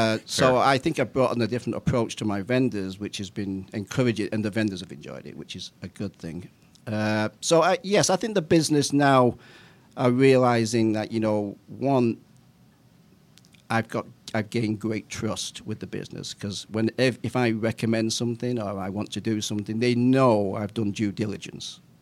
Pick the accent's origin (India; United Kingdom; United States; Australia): United Kingdom; I'm British.